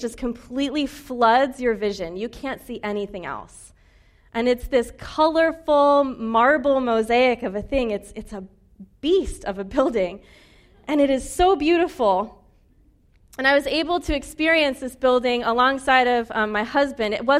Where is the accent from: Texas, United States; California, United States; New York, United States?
New York, United States; also born or lived in Midwest / Scotland; I didn't grow up here. I'm not a native New Englander. I grew up in New York.